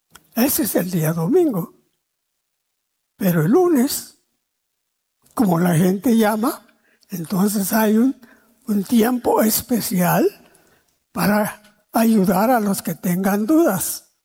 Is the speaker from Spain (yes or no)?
no; Guatemala; nos jactamos como guatemaltecos que el 50%, dicen ellos, somos cristianos.